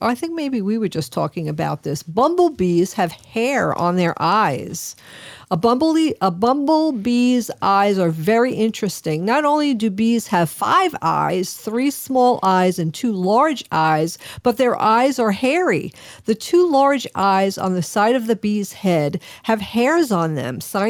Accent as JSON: {"language": "English", "region": "New York", "country": "United States", "accent": "New York", "said": "you always make fun of my New York accent, but we know that people from different areas of the United States, and even like from being from New York, I was from Long Island."}